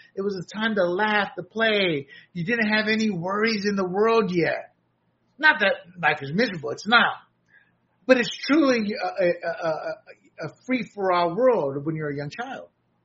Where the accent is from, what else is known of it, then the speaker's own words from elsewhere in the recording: the South, United States; I grew up in the South. Many of my friends were black.